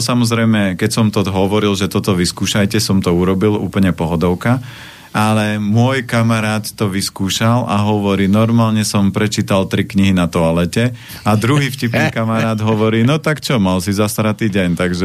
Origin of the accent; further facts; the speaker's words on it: Žilina Region, Slovakia; ja pochádzam z Oravy